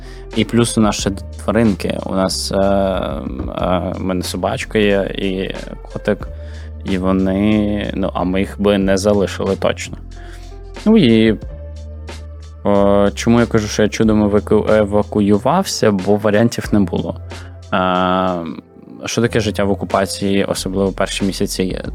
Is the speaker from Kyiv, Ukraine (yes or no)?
no; Berdychiv, Zhytomyr Oblast, Ukraine; Тобто в Бердичеві переважна кількість людей розмовляє українською. Ну, і в мене був суржик. Я намагався адаптуватися.